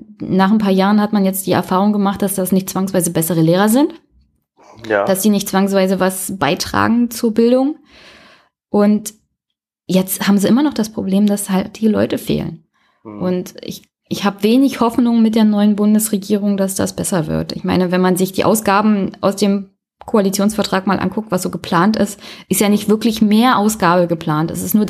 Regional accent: Brandenburg, Germany; ich komme ja aus Brandenburg, ja auch so abgehängte Region, ländlicher Raum.

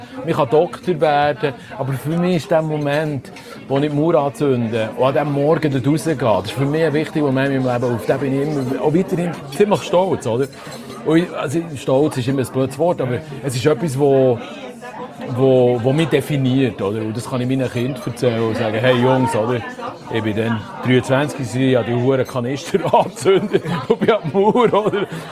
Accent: Switzerland

